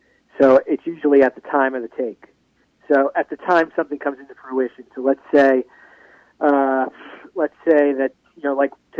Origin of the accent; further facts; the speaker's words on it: Miami, Florida, United States; I grew up in South Florida in Miami, but my father was always a Gator.